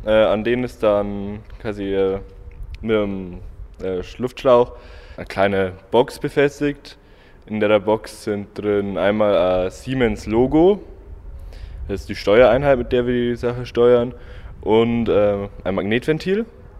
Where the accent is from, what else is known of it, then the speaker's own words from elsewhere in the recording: Passau, Bavaria, Germany; ich komme aus Passau-Grubweg.